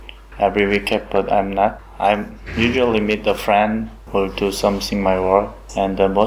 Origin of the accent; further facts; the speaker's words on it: Daegu, South Korea; English is a second language; I come from South Korea. I was born in Daegu, which is the city in Korea, another city in Korea.